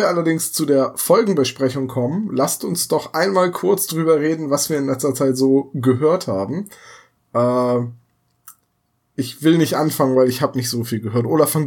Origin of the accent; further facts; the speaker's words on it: Bremen, Germany; als Bremer kann man ja gar nicht sagen